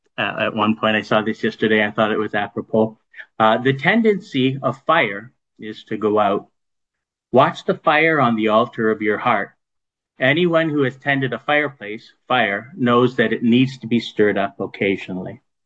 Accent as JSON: {"language": "English", "town": "Toronto", "region": "Ontario", "country": "Canada", "tie": "born or raised there", "said": "there was a preacher who was speaking at the assembly I grew up in Toronto"}